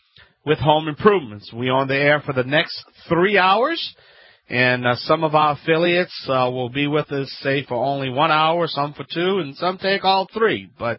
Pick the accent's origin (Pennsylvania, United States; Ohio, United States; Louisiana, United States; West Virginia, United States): Louisiana, United States